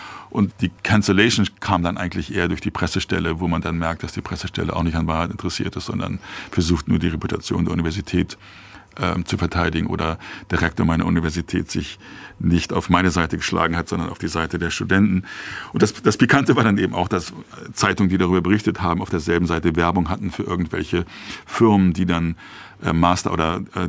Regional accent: Lübeck, Schleswig-Holstein, Germany; also born or lived in Mölln; Ich bin in Mölln geboren und dann in Lübeck aufgewachsen

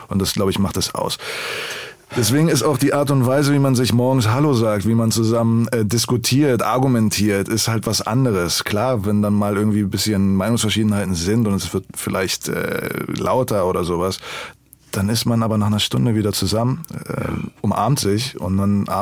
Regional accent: Berlin, Germany; Ob es Berlin Soul ist, die Seele Berlins, diese Hommage an unsere Heimat oder meine Heimatstadt, an die Familie. Weil uns Berlinern wird ja mal gesagt

